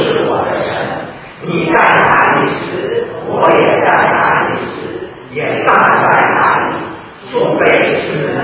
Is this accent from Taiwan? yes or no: no; China; 我想大多数人，尤其是我们中国人，都选择了哪一条自私的道路。我们中国人啊，我们的福气遍布全球